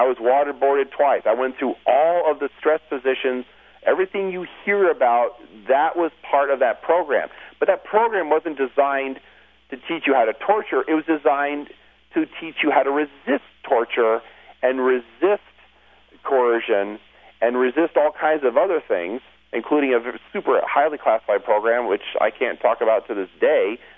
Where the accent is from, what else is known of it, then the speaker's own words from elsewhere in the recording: United States; I'm an American, and I took an oath to defend.